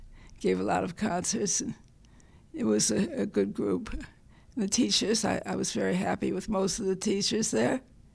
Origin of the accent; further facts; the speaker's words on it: Cleveland Heights, Ohio, United States; Well, I was from Cleveland Heights, actually, and I was very happy with the city.